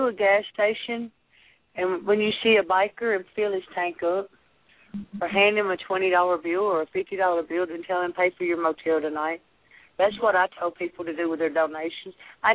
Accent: Arkansas, United States; I'm from Razorback country. I understand.

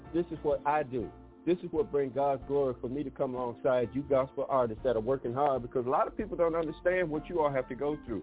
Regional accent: Detroit, Michigan, United States; Man, I grew up in Detroit, so you don't have to tell me about

